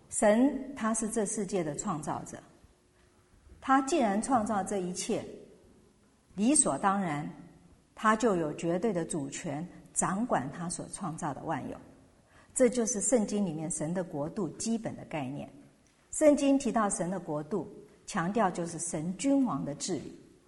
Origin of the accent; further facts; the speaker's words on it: China; 我们中国人也是很看重家谱